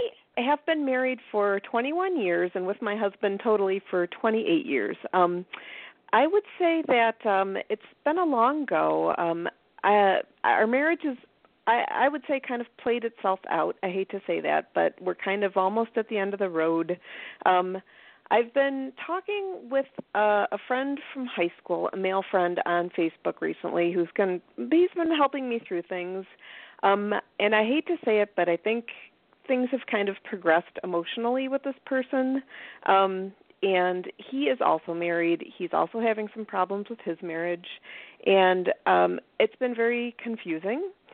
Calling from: Rochester, New York, United States; I'm calling from Rochester, New York.

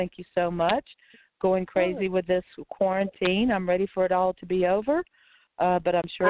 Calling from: Pompano Beach, Florida, United States; I'm calling in from Pompano Beach, Florida

